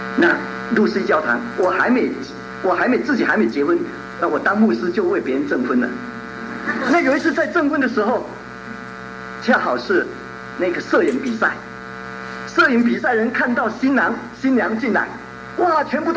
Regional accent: Taiwan; 我是从台湾来的背景

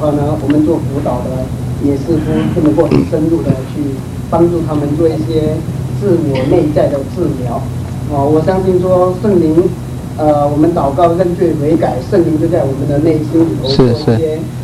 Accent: China; 就说我们中国人啊，很多时候就是爱面子

